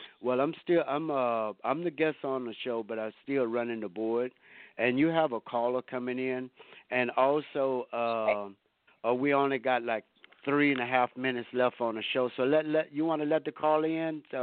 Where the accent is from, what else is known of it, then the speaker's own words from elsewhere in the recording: Lake Charles, Louisiana, United States; I know one guy up there in my hometown. I was raised in a little town called Lake Charles, Louisiana.